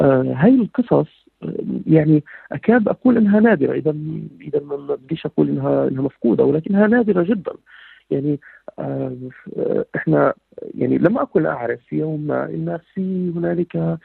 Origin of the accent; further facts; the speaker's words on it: Palestine; also born or lived in Tunisia; أنا كاتب فلسطيني، عشت فترة كبيرة في حياتي في تونس